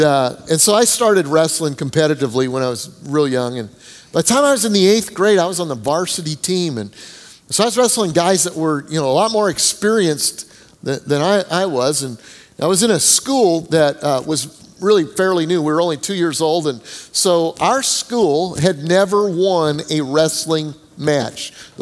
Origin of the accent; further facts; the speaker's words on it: Denver, Colorado, United States; My dad was a pastor, and I grew up in Denver, Colorado, like the Broncos.